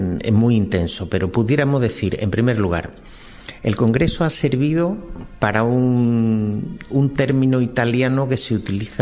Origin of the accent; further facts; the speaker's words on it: Salamanca, Castile and León, Spain; Yo, que soy de Salamanca, veo muy claramente la diferencia entre la piedad popular salmantina y la sevillana.